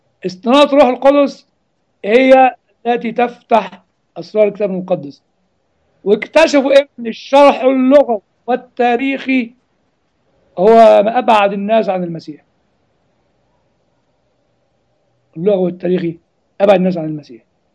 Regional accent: Egypt; هذا الكلام كان أول من اكتشفوا وكتبوا وقالوا عندنا في مصر اتنين

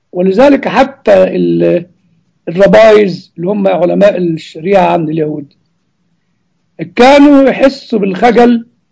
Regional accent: Egypt; الثلاث رسائل دي لم تدرس بعد دراسة لاهوتية جيدة عندنا في مصر

